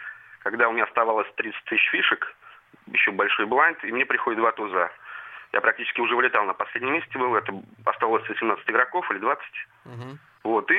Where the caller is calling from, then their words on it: Saint Petersburg, Russia; Я из Санкт-Петербурга.